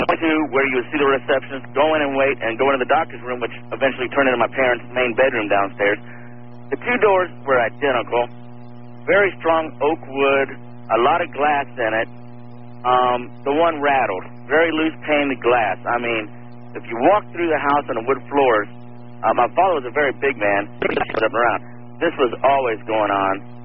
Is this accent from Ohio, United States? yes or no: yes; Ohio, United States; I'm from Central Ohio.